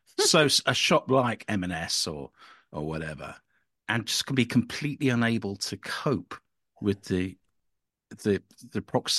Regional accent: Cambridge, East of England, United Kingdom; as you know, I'm originally from Cambridge.

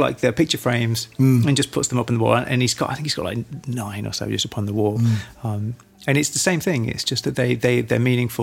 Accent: Measham, East Midlands, United Kingdom; I grew up in Measham

